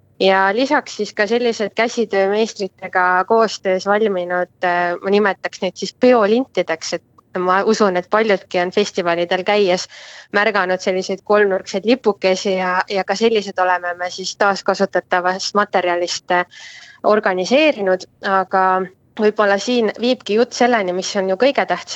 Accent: Põltsamaa, Jõgeva County, Estonia; mõlemad oleme Põltsamaa kandist pärit. Nii et see on ka põhjus, miks me olime nii agarad seda korraldama, sest meile väga meeldib meie kodupaik.

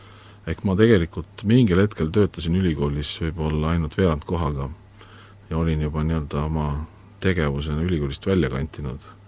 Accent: Pärnu, Pärnu County, Estonia; also born or lived in Tartu; kuna ma olen Pärnust pärit ja Tartus hariduse omandanud

